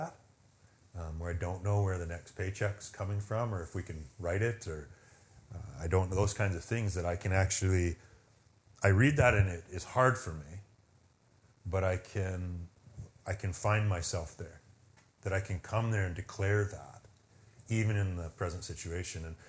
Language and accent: English; Calgary, Alberta, Canada; born there; I was born in Calgary, and my parents were both Christians